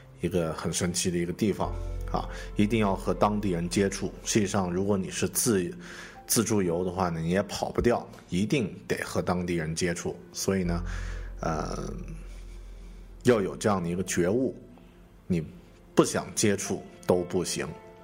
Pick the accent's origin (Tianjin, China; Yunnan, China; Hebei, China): Yunnan, China; Kunming; 最后呢乘飞机回到了我的家乡昆明